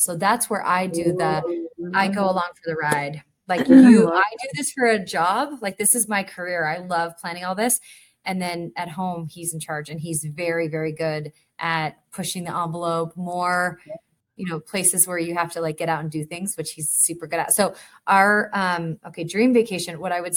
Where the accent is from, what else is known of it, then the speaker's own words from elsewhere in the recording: New York, United States; now in Salt Lake City, United States; I grew up outside New York City. I would live there if it was up to me.